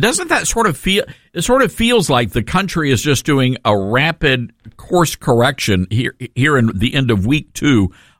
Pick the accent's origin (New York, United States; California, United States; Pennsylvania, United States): California, United States; Berkeley; from Berkeley.